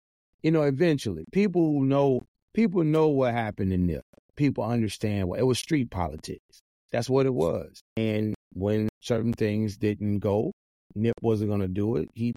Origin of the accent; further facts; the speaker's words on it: Queens, New York, United States; like you said, I'm from Queens. You know, I know where I come from.